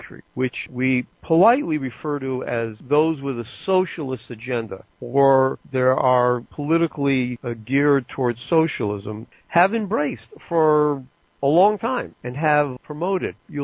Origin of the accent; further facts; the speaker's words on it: United States; one thing I learned, or we learned when I was a kid growing up in America and the school systems, etc.